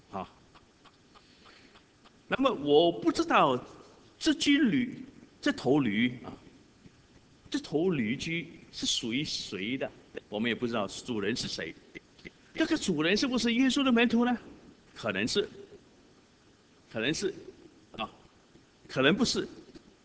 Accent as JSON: {"language": "Chinese", "country": "China", "said": "我们中国人说一年之计在于春，一日之计在于晨"}